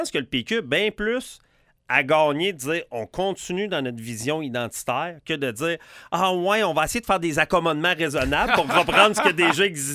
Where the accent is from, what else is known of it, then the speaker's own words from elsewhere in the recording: Quebec, Canada; je me reconnais beaucoup là, en tant que Québécois de 46 ans.